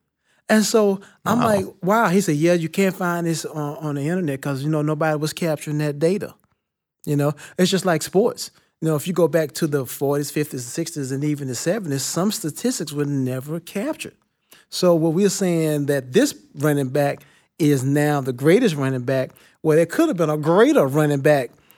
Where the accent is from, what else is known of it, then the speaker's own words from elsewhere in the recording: Bible Belt, United States; I had to read the Bible because, you know, I come from the Bible Belt